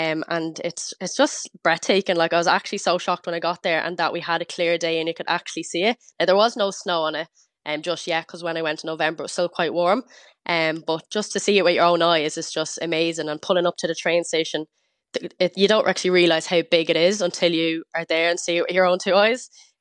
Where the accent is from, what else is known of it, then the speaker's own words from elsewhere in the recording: Australia; I suppose I came from Australia, so I didn't really feel that it was majorly expensive.